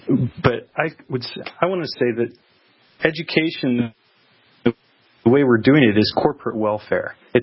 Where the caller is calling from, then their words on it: Philadelphia, Pennsylvania, United States; Hey, guys. I'm calling from Philadelphia.